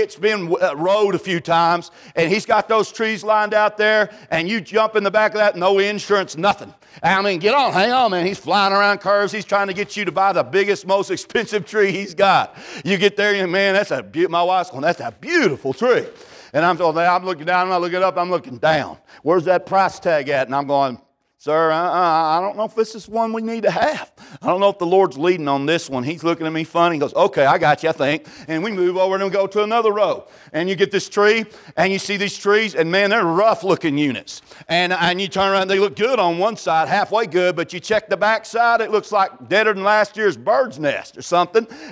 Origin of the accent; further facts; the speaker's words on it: Texas, United States; now in Arkansas, United States; Now, back where I live in Arkansas, we grew up in Texas. They didn't even have any trees there.